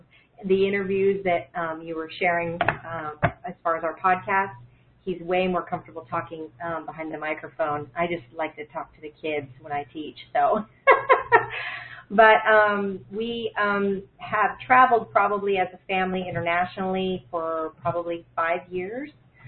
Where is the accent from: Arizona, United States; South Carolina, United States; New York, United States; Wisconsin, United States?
Arizona, United States; We're originally from Arizona, so you know.